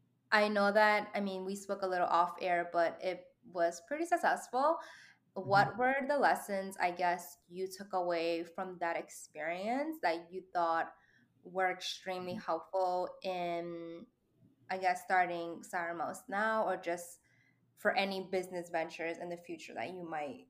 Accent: New York City, New York, United States; And that's why like I'm such a New Yorker and I have so much pride and I love, you know, the LES for sure.

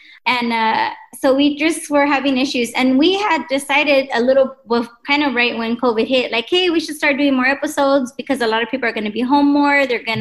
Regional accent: Texas, United States; and you know, I'm from Texas, so I'm from the South.

